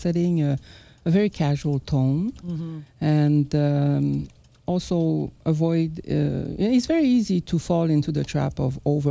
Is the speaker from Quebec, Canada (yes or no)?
yes; Quebec City, Quebec, Canada; I'm from Quebec City.